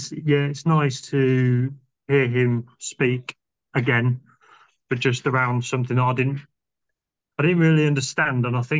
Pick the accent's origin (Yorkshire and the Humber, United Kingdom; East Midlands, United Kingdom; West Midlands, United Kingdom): East Midlands, United Kingdom; Northampton; now in Rochdale, United Kingdom; I am originally from Northampton, which is where Matthew's from, but I currently, well, we moved to Rochdale or Littleborough in 2017.